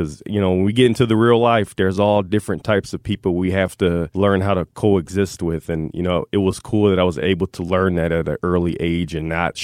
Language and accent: English; Milwaukee, Wisconsin, United States; Yeah, born and raised in Milwaukee. You know, I lived in Milwaukee, so I can say that I was raised by Milwaukee and Wauwatosa.